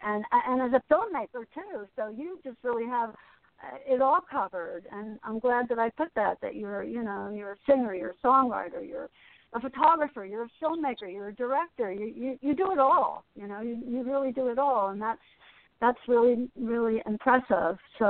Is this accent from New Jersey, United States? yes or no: yes; Asbury Park, New Jersey, United States; I mean, you know, I grew up in Asbury, and I've been going to concerts since I was, like, you know, 14 years old.